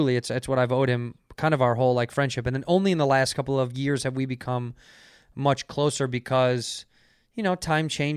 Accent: Chicago, Illinois, United States; Because I'm from Chicago.

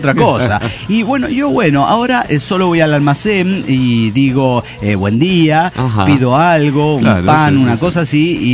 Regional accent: Azul, Buenos Aires Province, Argentina; de Azul Argentina.

